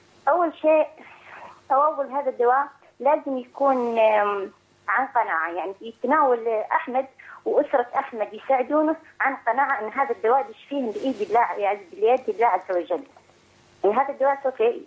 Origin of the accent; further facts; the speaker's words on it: Saudi Arabia; ويستطيع أن يجي عندنا في السعودية يكون أفضل